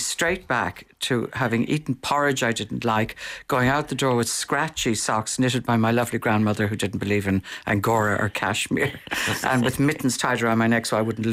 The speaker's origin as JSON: {"language": "English", "town": "Dublin", "region": "Leinster", "country": "Ireland", "tie": "born or raised there", "said": "the house I grew up in Dublin in the 1950s."}